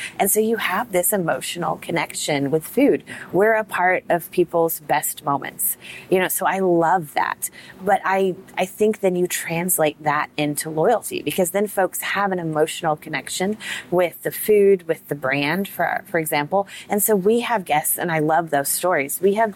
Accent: Oklahoma, United States; also born or lived in Wyoming; now in Texas, United States; I was born in Wyoming, raised in Oklahoma, and I've been migrating south apparently my whole life.

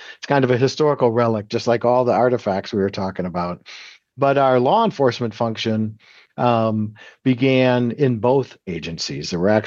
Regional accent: Midwest, United States; The Midwest is going to play a big role in our historic talks today, which is good. I'm from the Midwest. We always claim we're the most important history area.

